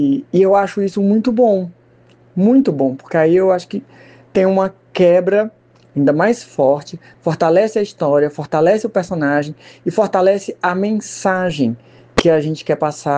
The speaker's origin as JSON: {"language": "Portuguese", "town": "Teresina", "region": "Piauí", "country": "Brazil", "said": "Eu sou de Teresina, do Piauí, no Nordeste."}